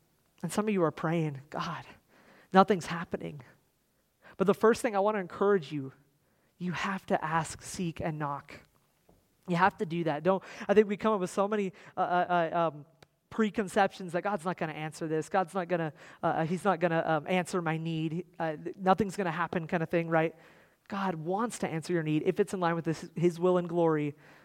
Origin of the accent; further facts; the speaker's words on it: Tremonton, Utah, United States; most of my life, I'm from Tremonton, so I've driven this direction.